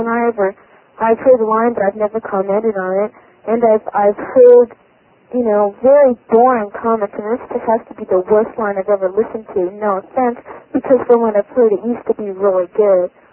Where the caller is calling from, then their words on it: Van Nuys, California, United States; and I'm from Van Nuys.